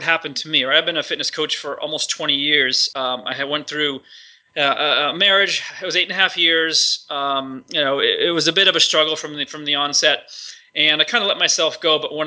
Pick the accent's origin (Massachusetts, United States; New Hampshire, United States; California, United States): New Hampshire, United States; I grew up in New Hampshire, about 30 miles from Boston, in a pretty small town